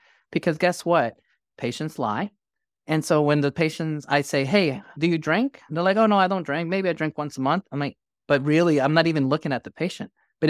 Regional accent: New York City, New York, United States; now in Dallas, United States; growing up in New York City in a melting pot, and now I'm in Dallas, Texas, there's a multitude of cultures that I grew up with.

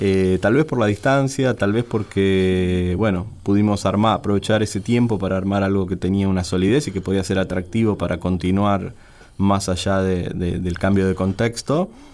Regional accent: Ushuaia, Tierra del Fuego, Argentina; es mi ciudad, Ushuaia.

